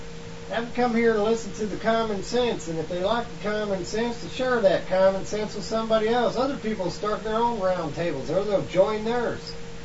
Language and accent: English; United States; I feel offended by it because I'm an American.